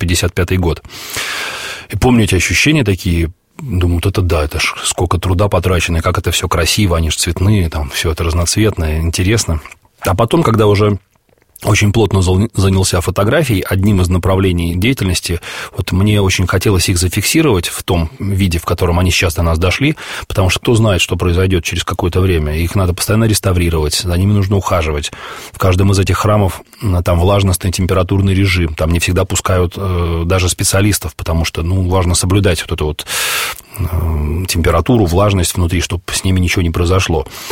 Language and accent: Russian; Pskov, Pskov Oblast, Russia; поскольку сам я родом из Пскова, и все, что связано с моей родной землей, мне так или иначе близко